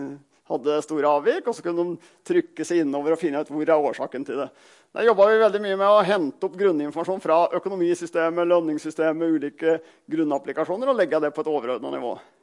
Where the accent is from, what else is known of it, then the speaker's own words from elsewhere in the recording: Gaupen, Innlandet, Norway; now in Hamar, Norway; Jeg bor I øyeblikket på Hamar, derfor vikingskipet her. Men jeg kommer fra Gaupen.